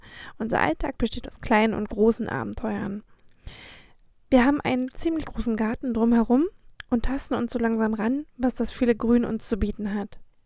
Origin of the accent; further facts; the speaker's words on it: Berlin, Germany; Ich bin eine echte Berlinerin, die ins Umland gezogen ist, zusammen mit ihrem Mann und ihren beiden Kindern. Wir wohnen jetzt in einem kleinen Blockhaus